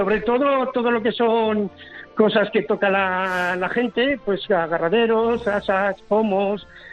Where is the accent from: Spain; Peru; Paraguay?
Spain; Zaragoza, Aragon; Yo soy de Zaragoza y soy portero.